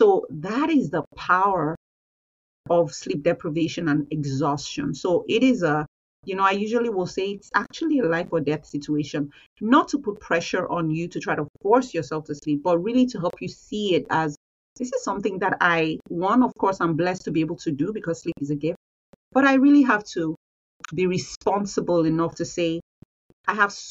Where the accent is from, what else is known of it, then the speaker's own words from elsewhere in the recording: Nigeria; So I was born and raised in Nigeria